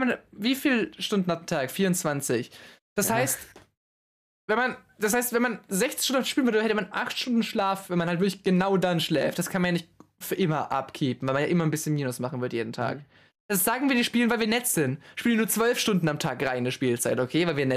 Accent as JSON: {"language": "German", "country": "China", "said": "also von 0 bis 24 Jahre würde ich jetzt mal rechnen bei uns in China"}